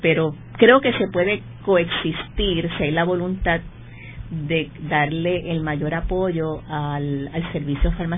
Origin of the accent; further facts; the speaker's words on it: Seattle, Washington, United States; born there; son de Seattle, Washington, donde yo nací